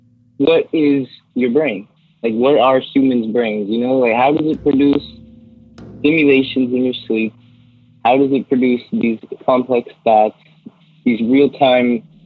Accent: California, United States; on Patreon, and I'm from Southern California.

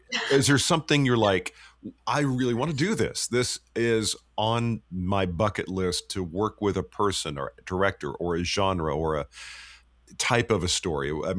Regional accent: Dallas, Texas, United States; also born or lived in New Orleans; I'm originally from Dallas, so I always clarify, but I spent 20 years there.

